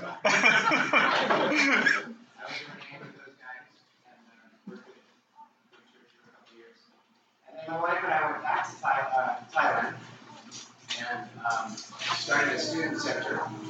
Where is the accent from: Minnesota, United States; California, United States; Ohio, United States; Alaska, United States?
Alaska, United States; Fairbanks; So, I grew up in Fairbanks, Alaska.